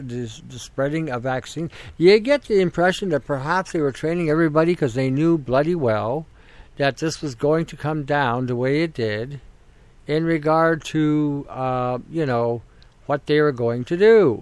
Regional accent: Canada; because I'm living in Canada and I am Canadian

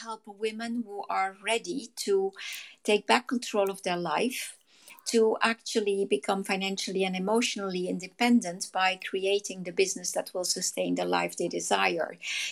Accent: France; also born or lived in Netherlands; my roots are Dutch. … is Dutch. My parents were Dutch, but I grew up in France and I've lived there most of my life, but I've never felt home there.

